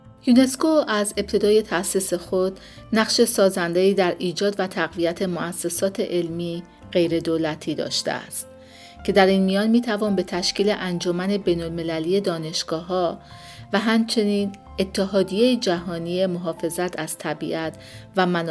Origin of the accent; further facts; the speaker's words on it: Iran; من در کشور ایران بزرگ شدم.